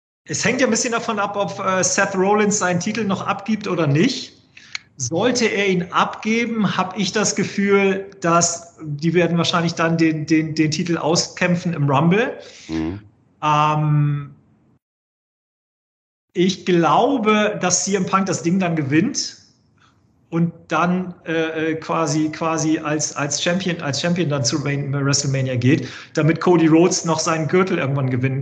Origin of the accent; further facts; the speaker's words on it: Bremen, Germany; Ich bin ja in Bremen aufgewachsen